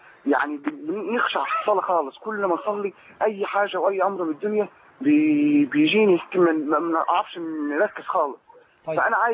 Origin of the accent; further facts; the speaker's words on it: Egypt; now in Libya; أنا مصري وقاعد في ليبيا